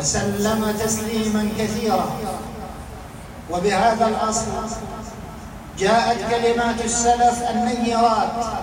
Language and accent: Arabic; Egypt; أن يحفظ بلادنا مصر